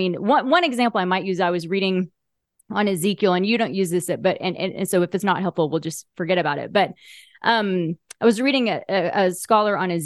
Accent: Oklahoma, United States; And I grew up in Oklahoma.

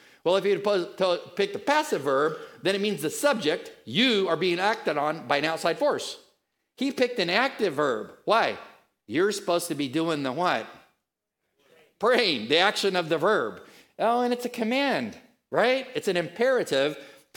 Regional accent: California, United States; I came from Northern California where our city was surrounded by 2,000 miles of a delta.

